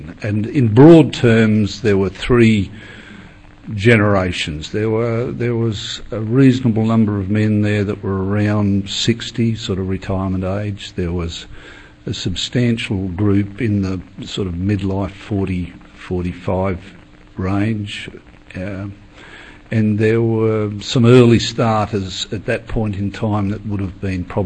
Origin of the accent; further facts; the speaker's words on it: Australia; As you might pick from my accent, I come from a land down under. So I've flown. The diagonal length of the Pacific to be here.